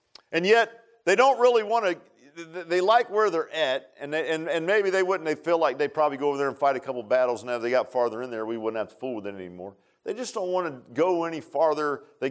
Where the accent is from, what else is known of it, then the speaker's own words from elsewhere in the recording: Virginia Beach, Virginia, United States; I grew up in Virginia Beach, flatter than a pancake, right?